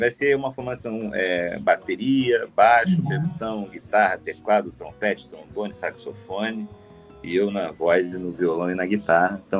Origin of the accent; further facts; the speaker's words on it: Rio de Janeiro, Brazil; now in São Paulo, Brazil; eu, como carioca morador de São Paulo